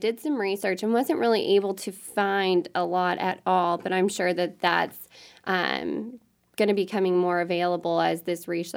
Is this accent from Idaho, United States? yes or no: no; Illinois, United States; And, you know, looking at our communities and growing up in Southern Illinois myself, I feel like we've definitely lost that village